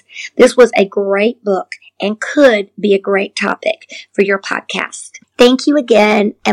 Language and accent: English; Georgia, United States; from Georgia. I guess you can tell from my accent